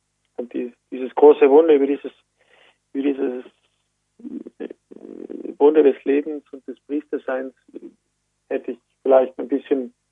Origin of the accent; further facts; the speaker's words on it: Merano, Trentino-Alto Adige, Italy; Ich komme ursprünglich aus Südtirol, aus Meran. Aus einer katholischen Familie, genau, und bin halt dort aufgewachsen